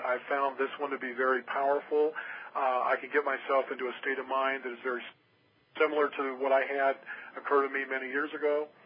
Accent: Washington, United States; like I was born and raised on the Olympic Peninsula in western Washington State.

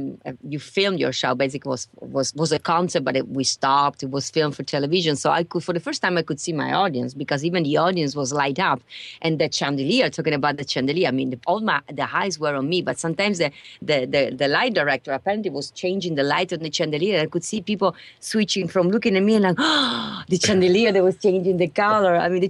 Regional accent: Venice, Veneto, Italy; English is a second language; now in United States; I was born and raised in Venice, Italy. We may have not said it in the beginning, but from my accent, I'm sure they know I'm not American.

